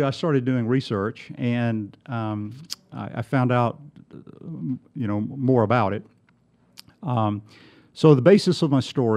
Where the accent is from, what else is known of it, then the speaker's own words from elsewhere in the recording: Alabama, United States; also born or lived in Florida; But I had grown up, I'm from South Alabama, and I'd also grown up on the panhandle of Florida.